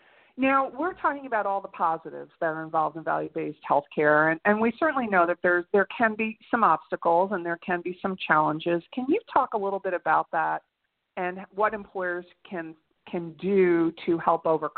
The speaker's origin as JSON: {"language": "English", "town": "New York City", "region": "New York", "country": "United States", "tie": "born or raised there", "said": "Yeah, much like you, I grew up in the New York City area, except I'm a Staten Island girl."}